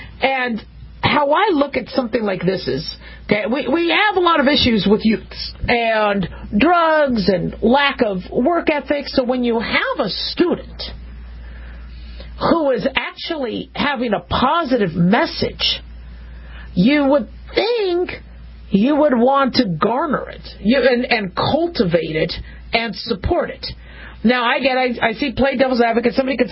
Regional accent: United States; born there; I'm an American citizen, born here, and I love our country.

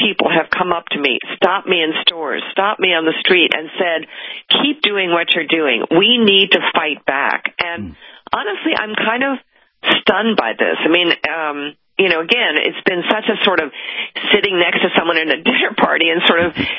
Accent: New York City, New York, United States; You know, I will tell you, as a New Yorker who supports Trump, I am in a corner.

